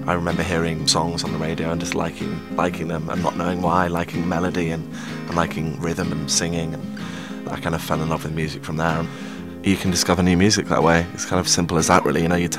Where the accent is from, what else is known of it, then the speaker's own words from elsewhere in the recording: Yorkshire and the Humber, United Kingdom; I'm from Yorkshire.